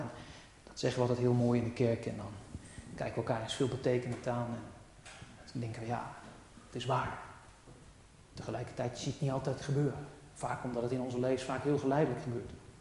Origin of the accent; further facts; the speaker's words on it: The Hague, South Holland, Netherlands; Ik kwam uit Schilderswijk